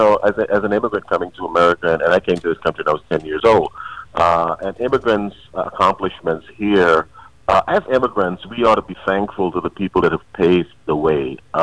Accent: Bronx, New York, United States; And again, I grew up in the Bronx, New York.

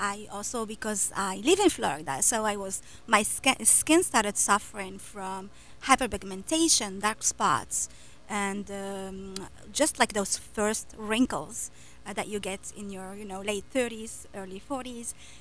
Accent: Morocco; So I grew up with women in Morocco that took the time for themselves.

